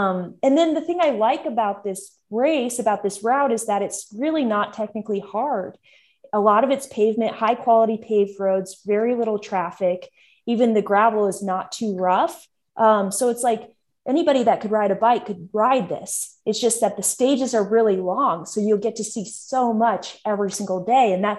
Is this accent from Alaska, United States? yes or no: yes; Alaska, United States; I wasn't expecting that because I'm from Alaska, also a northern place.